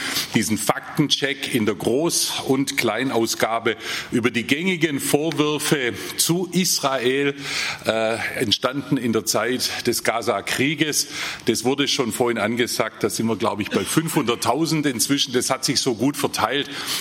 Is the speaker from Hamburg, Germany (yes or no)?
no; Baden-Württemberg, Germany; accent: southwestern German; wie man meiner Sprache schon anhört, komme ich auch aus dem Südwesten Deutschlands, ein bisschen aus diesem anderen Teil. Aber ich bin ein Nordschwarzwälder